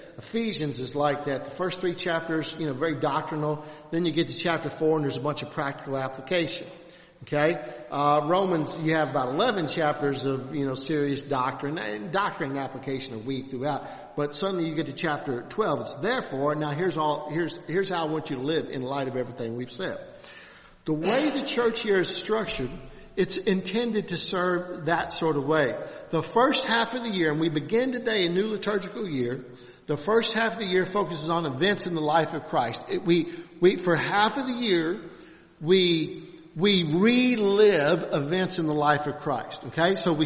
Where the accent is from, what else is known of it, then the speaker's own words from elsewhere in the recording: Louisville, Kentucky, United States; For me, growing up in Louisville was 55% Catholic.